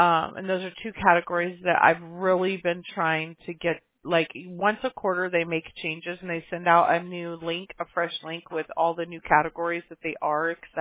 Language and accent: English; Mobile, Alabama, United States; born there; Yeah, I was born in Mobile. My brother was born in Huntsville. So opposite ends.